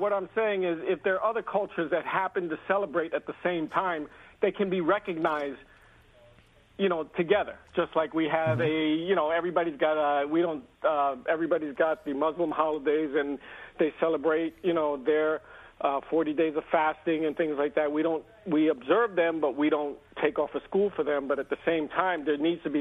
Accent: New York City, New York, United States; now in Hastings, United States; I have been celebrating Chinese New Year since I was a small child growing up in Manhattan on the Upper West Side. We now live in Hastings

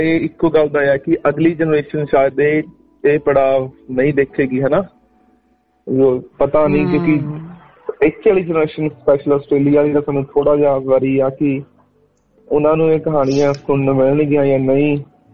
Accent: Patiala, Punjab, India; ਪਟਿਆਲਾ ਜੀ, ਪਟਿਆਲਾ।

